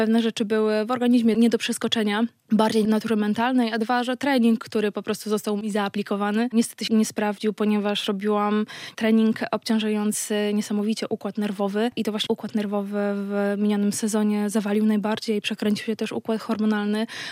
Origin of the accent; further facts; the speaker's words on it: Podlaskie Voivodeship, Poland; No kocham nasze Podlasie. Tutaj się wychowałam co prawda na Suwalszczyźnie, ale dla mnie to jest jedno i to samo.